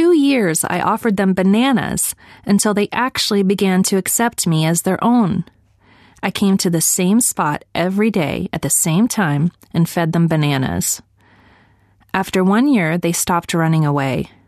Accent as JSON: {"language": "English", "town": "York", "region": "Yorkshire and the Humber", "country": "United Kingdom", "tie": "born or raised there", "also_born_or_lived": "London", "said": "I was born in London, and my fascination with animal behavior began in early childhood when we moved to York. We lived in a cozy, thatched cottage in the most picturesque part of the city"}